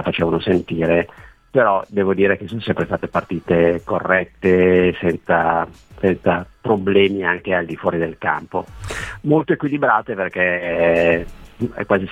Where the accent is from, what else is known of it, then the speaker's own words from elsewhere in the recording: Milan, Lombardy, Italy; non ero mai uscito di casa, sempre vissuto a casa mia, perché io sono di Milano